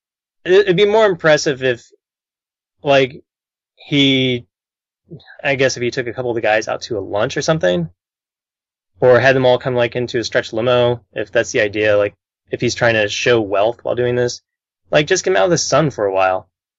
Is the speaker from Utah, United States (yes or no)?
no; Dayton, Ohio, United States; we're both from Dayton. We know the wide range of homeless people that there are.